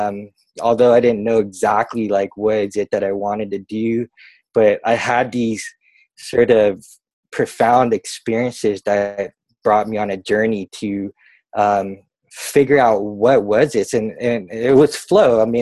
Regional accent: San Francisco, California, United States; growing up in San Francisco by the beach, I was, you know, riding waves at an early age

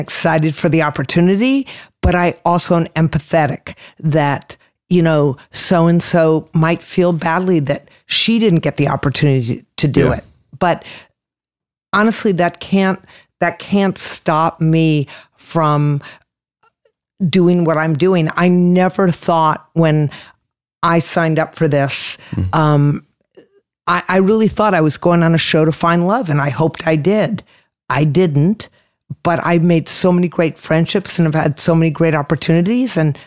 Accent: Boston, Massachusetts, United States; now in Austin, United States; You know, while I live in Austin, I am from Boston.

